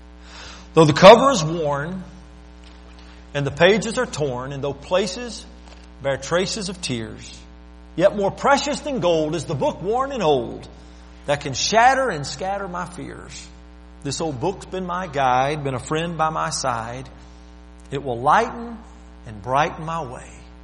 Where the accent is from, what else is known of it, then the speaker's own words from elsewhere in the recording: Alabama, United States; born there; I was born in Alabama, heart of the South